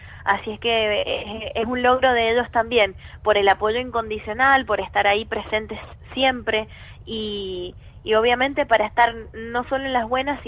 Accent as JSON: {"language": "Spanish", "region": "Mendoza", "country": "Argentina", "said": "Somos las mendocinas que vamos a representar a la provincia en los premios Gardel"}